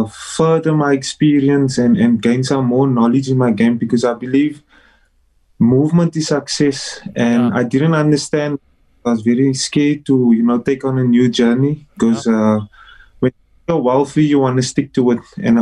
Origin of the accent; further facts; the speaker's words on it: Cape Town, Western Cape, South Africa; Growing up in Cape Town, played for Collegians, Primroses, and then moved on to Bishops